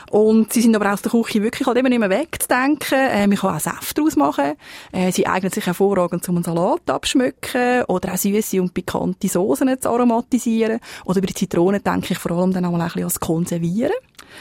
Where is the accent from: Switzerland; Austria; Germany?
Switzerland